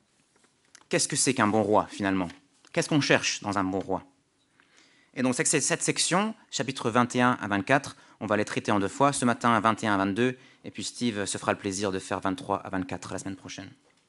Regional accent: France; je dois dire qu'en tant que Français qui n'a plus de roi, j'ai trouvé ça touchant

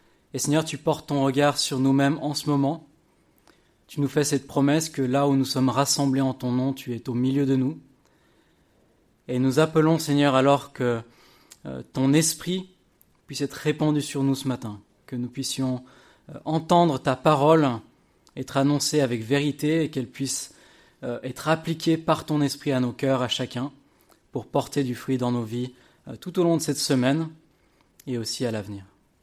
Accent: Switzerland; C'est en Suisse, ouais, c'est ça, je viens de Suisse

